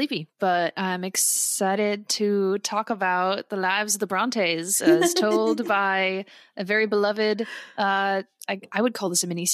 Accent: United States; Well, I'm an American, Lillian, and I love PBS.

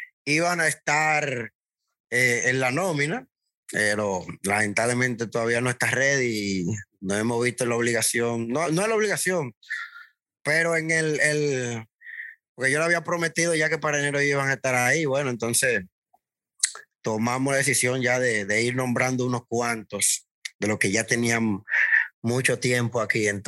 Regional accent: San Cristóbal, Dominican Republic; mi segunda patria, bueno, o mi primera, porque yo nací allá, yo soy de San Cristóbal también, la provincia vecina a la capital, Santo Domingo.

